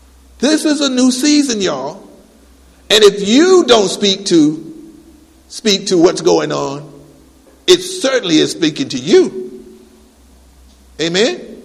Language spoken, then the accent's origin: English; Hampton, Virginia, United States; When I grew up in the Tidewater area, matter of fact, I grew up in Hampton, Virginia